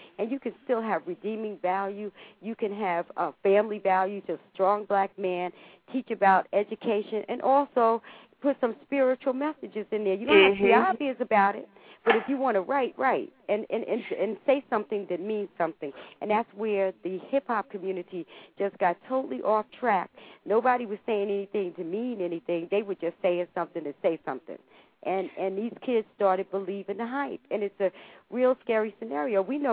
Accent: Englewood, New Jersey, United States; now in Atlanta, United States; That's where I'm in Atlanta now, but I'm from Englewood, and I'm from old school Englewood

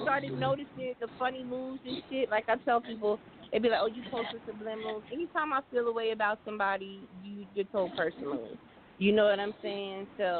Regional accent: Brooklyn, New York, United States; Yeah, I'm from Brooklyn.

